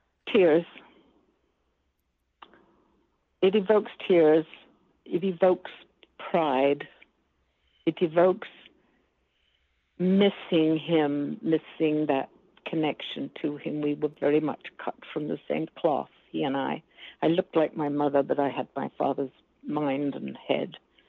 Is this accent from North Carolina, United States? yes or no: no; Washburn, Tennessee, United States; And I say, actually, I come from Washburn. And I'm greeted with shouts of laughter because I don't think I sound too much like East Tennessee.